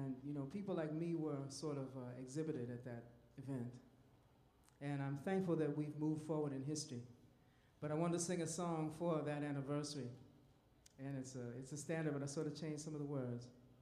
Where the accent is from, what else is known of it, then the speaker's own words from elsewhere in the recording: Seattle, Washington, United States; Seattle is my hometown